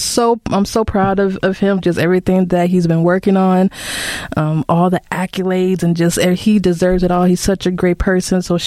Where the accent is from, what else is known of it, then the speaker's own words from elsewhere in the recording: Louisiana, United States; Definitely. I'm from Louisiana, so yes.